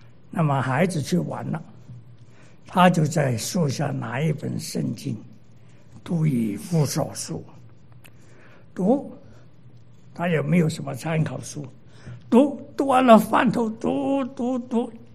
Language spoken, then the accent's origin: Chinese; Guangdong, China; accent: Cantonese; 我们广东话就表示了